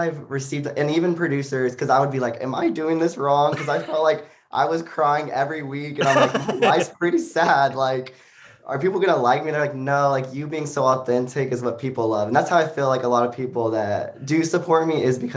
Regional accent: Joshua, Texas, United States; Grew up in a small town called Joshua, Texas

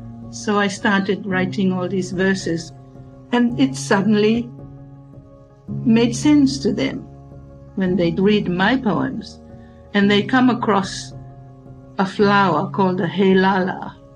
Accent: Tonga; first language Tongan; English is a second language; I was born and raised in Tonga. It was one of these typical Pacific household where everything was in Tongan. We spoke Tongan, we wrote in Tongan.

